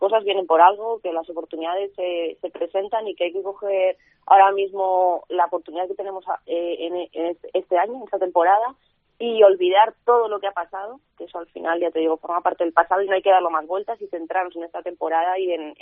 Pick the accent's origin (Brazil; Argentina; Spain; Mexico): Spain; Valladolid, Castile and León; now in Madrid, Spain; yo soy de Valladolid, hace justo 5 años me llamó el Atleti, entonces ya ahí cogí y decidí irme a Madrid